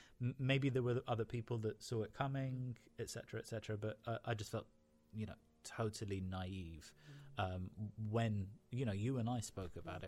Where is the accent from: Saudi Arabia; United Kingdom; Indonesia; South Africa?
United Kingdom; London; also born or lived in United States; So I'm Lebanese originally, born and raised in London, but... You know, I am an Arab. Both my parents were Lebanese, moved here during the Civil War. My dad was Muslim, my mum Christian. I actually lived in the States during 9/11